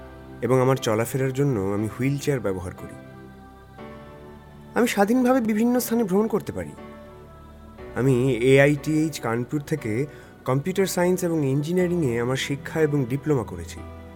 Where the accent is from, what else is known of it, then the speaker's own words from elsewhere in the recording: Uttar Pradesh, India; আমি উত্তরপ্রদেশের সোনাভদ্র জেলা থেকে … আমার বাড়ি একটা গ্রাম্য এলাকাতে।